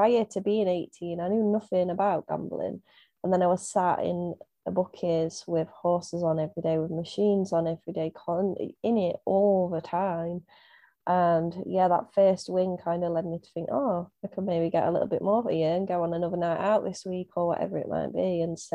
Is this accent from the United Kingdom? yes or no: yes; East Midlands, United Kingdom; accent: Derbyshire; Derbyshire, as a lot of people can tell from my accent. Apparently, I have a very strong one that I never knew before, but there we go.